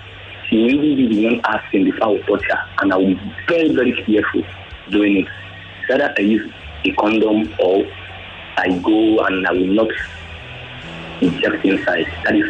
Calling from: Moshi, Kilimanjaro, Tanzania; I'm calling from Moshi.

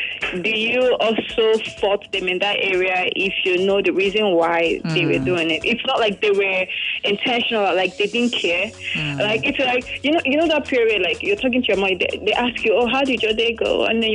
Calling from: Lagos, Nigeria; I'm calling from Lagos. I'm calling from Isola.

